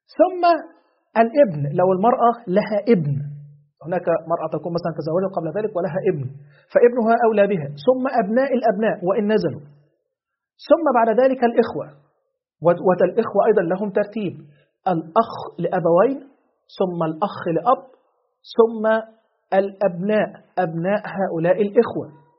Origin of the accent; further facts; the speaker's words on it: Egypt; لدينا مثلا عندنا في مصر وزارة العدل تنيب من يقوم بعقد الأنكحة